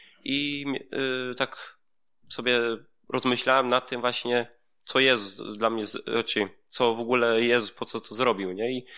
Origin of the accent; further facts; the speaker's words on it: Tropiszewo, Pomeranian Voivodeship, Poland; Ja pochodzę właśnie z Polski, spod Malborka, taka malutka wieś, Tropiszewo